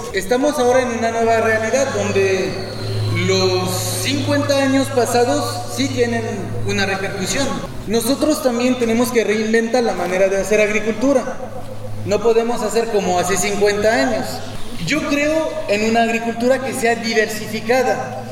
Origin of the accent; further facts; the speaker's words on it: France; Spanish is a second language; moved away as an adult; now in Mexico; soy extranjero, ¿no? Soy francés y llegué aquí a México hace unos 9 años para trabajar con productores de café.